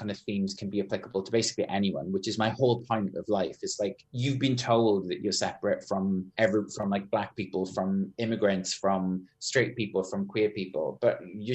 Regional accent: Wales, United Kingdom; growing up in South Wales, there was no queer history around me.

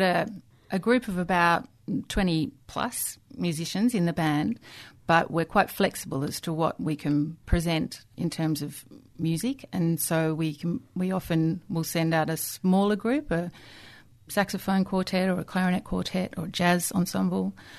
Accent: Alice Springs, Northern Territory, Australia; I grew up in Alice Springs, so I got to go home and visit my family there

